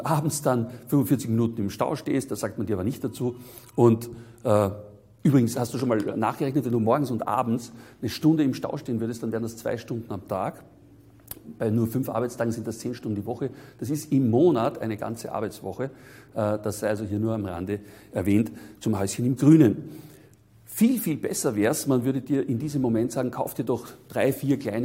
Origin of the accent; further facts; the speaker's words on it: Vienna, Austria; Ich bin in Wien aufgewachsen, in sehr einfachen Verhältnissen. Ich sage jetzt mal in einer der schönsten Städte der Welt, aber in einem der ärmsten Bezirke dieser Stadt.